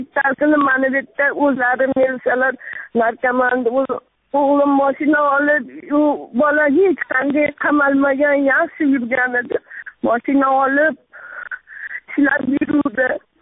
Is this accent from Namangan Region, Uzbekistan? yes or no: no; Fergana, Fergana Region, Uzbekistan; Farg'onadanman, Oxundobayev masjiddanman.